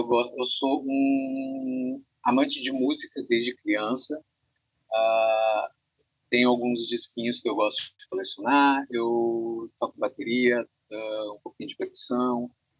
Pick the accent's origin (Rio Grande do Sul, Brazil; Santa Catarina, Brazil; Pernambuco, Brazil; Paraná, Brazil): Rio Grande do Sul, Brazil; E sim, sou do Rio Grande do Sul, tenho 40 anos, historiador formado